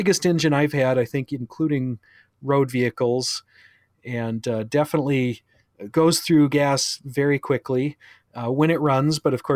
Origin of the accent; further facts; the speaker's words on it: Alaska, United States; now in Minnesota, United States; I grew up in Alaska on an island. So I'm, kind of a boater at heart, and can't have any really huge ones here. I live in Minnesota right now